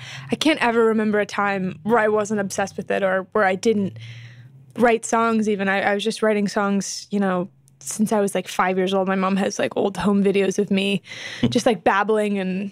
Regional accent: Temecula, California, United States; Yeah, I was born in Temecula, California, which is about 2 hours out of LA.

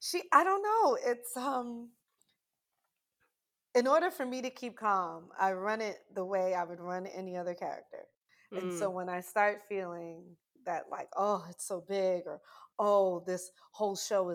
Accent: New York, United States; I'm a girl from New York.

